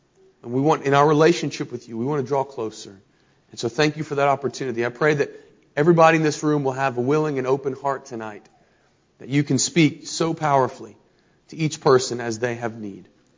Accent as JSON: {"language": "English", "town": "Richmond", "country": "United States", "tie": "born or raised there", "also_born_or_lived": "Dyersburg / Calvert City", "said": "my spiritual family at Pleasant Valley, before that in Dyersburg and in Calvert City and growing up in Richmond."}